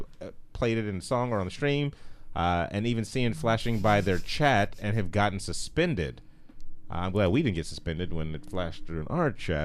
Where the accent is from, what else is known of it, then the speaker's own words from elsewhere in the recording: United States; as a American that is black, it's hard to say because in my community it's used all the time as a term of endearment